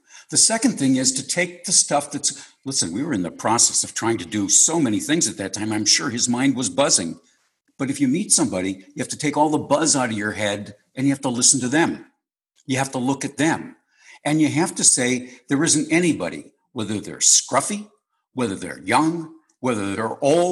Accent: Michigan, United States; Because I'm from Michigan.

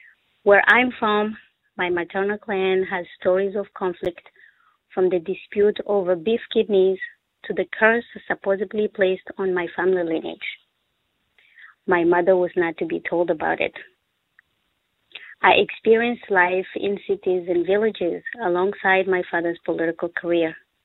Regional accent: DR Congo; during that time in Zaire, it was the most quiet, peaceful time growing up in Zaire

